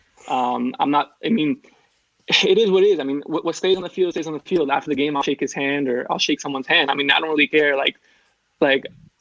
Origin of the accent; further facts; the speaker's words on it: New Jersey, United States; I think talking trash is kind of like instilled in me, like growing up in New Jersey, and like just it's just like I don't know. That's how we talk to each other.